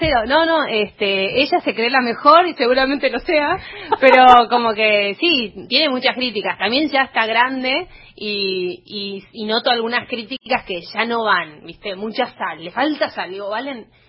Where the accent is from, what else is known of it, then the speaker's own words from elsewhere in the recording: Buenos Aires, Argentina; Yo nací acá en Palermo. Pero teníamos como una casita de fin de semana en Del Viso, con mis padres, mi hermana, y yo soy la mayor, y una abuela que vivía al lado.